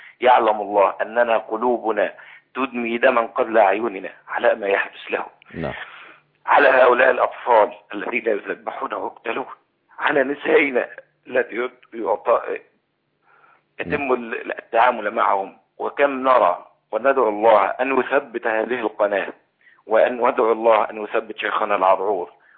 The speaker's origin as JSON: {"language": "Arabic", "country": "Egypt", "moved": "yes", "lives_now": "Kuwait", "said": "أنا مصري آه."}